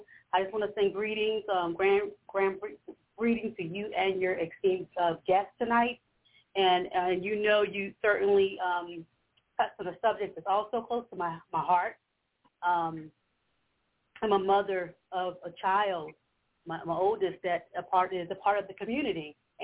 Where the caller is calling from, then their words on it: Collegeville, Pennsylvania, United States; This is your co-host … I'm calling from Collegeville, Pennsylvania.